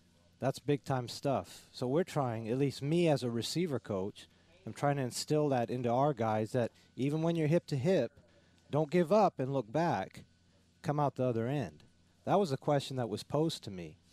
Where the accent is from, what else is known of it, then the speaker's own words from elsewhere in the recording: California, United States; also born or lived in Plano; I would say, I guess, California's home.